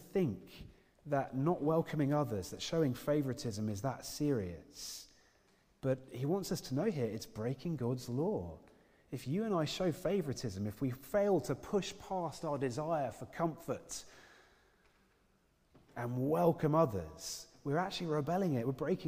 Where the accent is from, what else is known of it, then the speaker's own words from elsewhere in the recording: Cambridge, East of England, United Kingdom; I grew up in Cambridge, and every summer in Cambridge, it was hilarious.